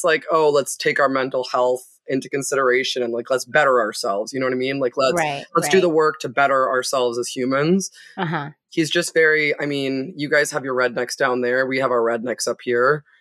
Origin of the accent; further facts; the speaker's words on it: Canada; And we're Canadian.